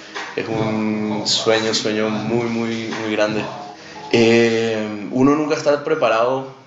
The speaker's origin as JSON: {"language": "Spanish", "country": "Venezuela", "tie": "born or raised there", "said": "Son sabores que yo recuerdo y que tengo muy muy marcados de mi infancia en Venezuela."}